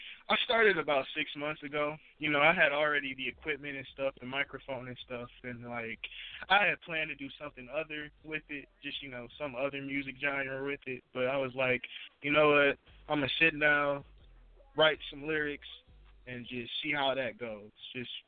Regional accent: Saginaw, Michigan, United States; I'm from Saginaw, Michigan.

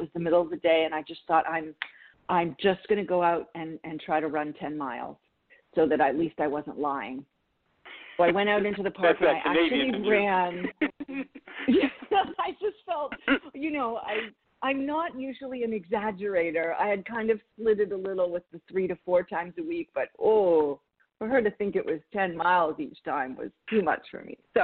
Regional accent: Canada; moved away as an adult; I had been practicing law in Toronto. I'm Canadian, so I had come from Canada to New York.

